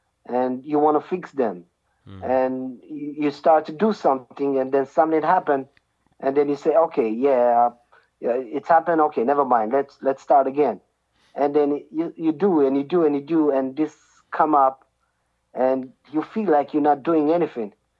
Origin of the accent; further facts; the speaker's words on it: Ethiopia; now in Israel; You know that I came from Ethiopia, but you don't know my history.